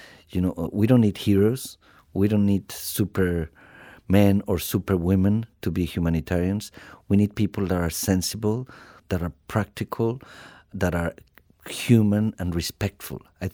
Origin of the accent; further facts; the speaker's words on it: Colombia; moved away; also born or lived in Australia; I come from Colombia originally, and then luckily I had the chance to live in Australia and got Australian citizenship.